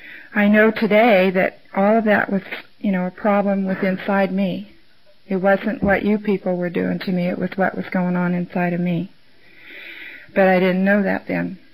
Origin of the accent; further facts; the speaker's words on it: California, United States; born there; Now, I was born in California, so I don't have to say that.